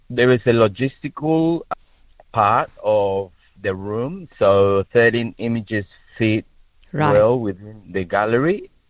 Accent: Argentina; now in Sydney, Australia; I am originally from Argentina. I've been living in Sydney for more than 30 years.

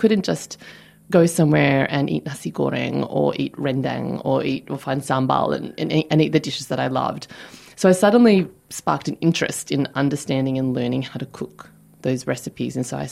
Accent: Australia; You know, I grew up in Australia in the 80s and the 90s.

